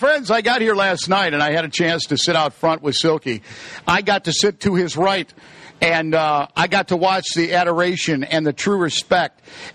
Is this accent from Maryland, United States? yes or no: no; Woodstock, Georgia, United States; Hey, listen, I'm from Woodstock, Georgia. Nobody's ever heard of it either.